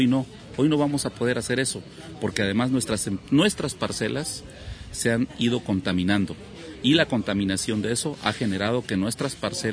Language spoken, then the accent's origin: Spanish; Mexico; soy de México